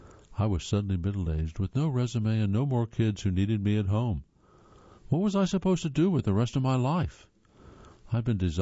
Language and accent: English; Philadelphia, Pennsylvania, United States; moved away as an adult; now in Florida, United States; In 2014, I moved from Philadelphia, where I'd lived since birth, to Florida, near Walt Disney World.